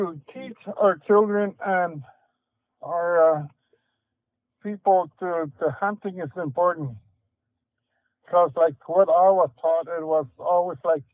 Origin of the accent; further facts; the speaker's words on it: Herkimer, Manitoba, Canada; I was born in Herkimer, Manitoba, that town railway. I was brought up there till I was 10 years old.